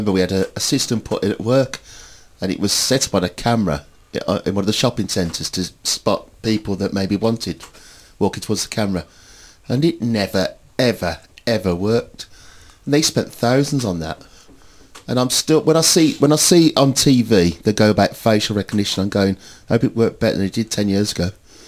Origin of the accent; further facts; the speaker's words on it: Birmingham, West Midlands, United Kingdom; Particularly as a Brummie, you had a few problems.